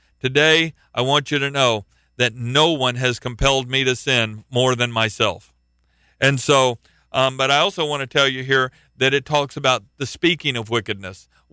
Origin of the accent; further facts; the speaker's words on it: United States; because I am an American, I have a sin problem